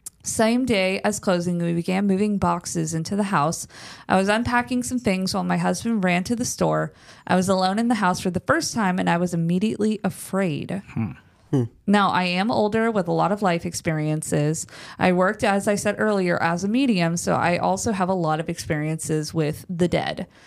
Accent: Atlanta, Georgia, United States; now in Savannah, United States; Our house is just a mile and a half outside of the city limits of Savannah. We are originally from Atlanta

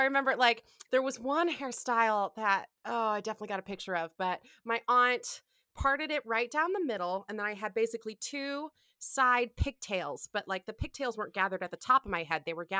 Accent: Ann Arbor, Michigan, United States; Like I'm from Ann Arbor, Michigan, and it's just like hippie dippy eclectic college folks.

